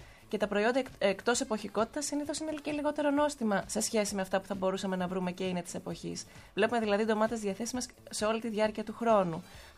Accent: Crete, Greece; Εγώ είμαι από την Κρήτη, οπότε έχω αυτό το προνόμιο

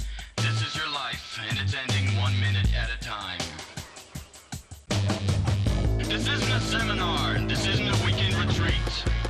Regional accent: Xanthi, Eastern Macedonia and Thrace, Greece; Εγώ μεγάλωσα και στην Ξάνθη, ήταν μια επαρχιακή ήρεμη πόλη τότε εκείνα τα χρόνια.

